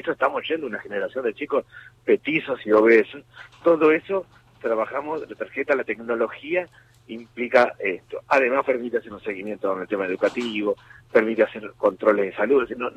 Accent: Moreno, Buenos Aires Province, Argentina; todo el conurbano, de donde vengo yo, de Moreno

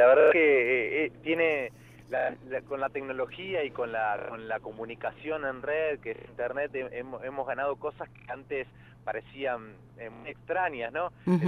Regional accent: Luján, Buenos Aires Province, Argentina; nosotros somos de Luján, soy de Luján, yo seré siempre de Luján, es una ciudad que quiero muchísimo realmente.

